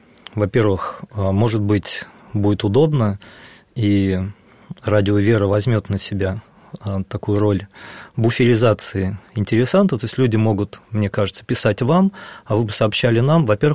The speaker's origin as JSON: {"language": "Russian", "region": "Moscow", "country": "Russia", "said": "чтобы этот некрополь стал местом, где мы, неравнодушные москвичи, могли бы молиться"}